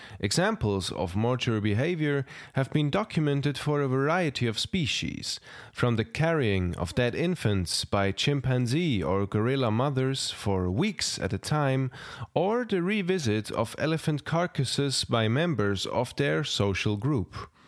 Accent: Switzerland; I'm from Switzerland and I studied prehistoric archaeology.

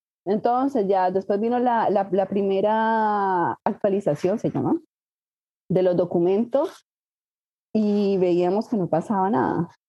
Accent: Colombia; moved away as an adult; now in Chile; Yo soy colombiana, yo me vine a Chile a estudiar

